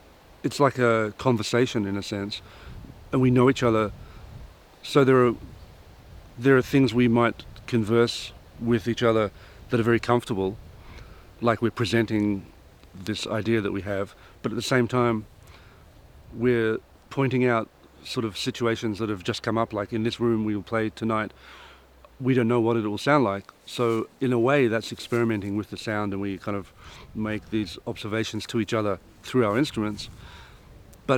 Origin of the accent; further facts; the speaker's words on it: Australia; now in Berlin, Germany; I'm Australian, but I live in Berlin.